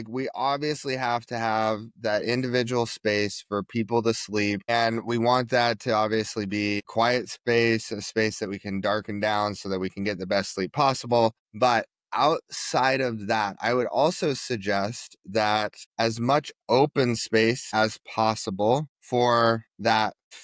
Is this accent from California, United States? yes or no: no; Montana, United States; you pretty much serve every state except for my home state of Montana, I think.